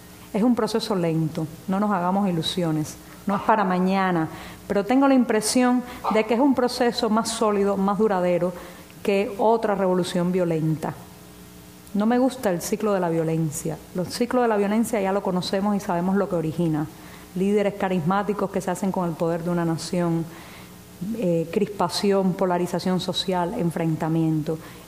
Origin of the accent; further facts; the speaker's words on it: Cuba; No dejemos que la propaganda oficial nos separe, no dejemos que el discurso del poder nos enfrente como cubanos